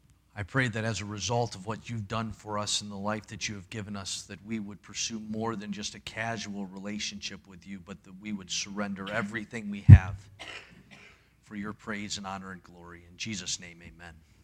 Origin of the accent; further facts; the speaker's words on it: Michigan, United States; And because I'm from Michigan, that doesn't make me feel bad at all.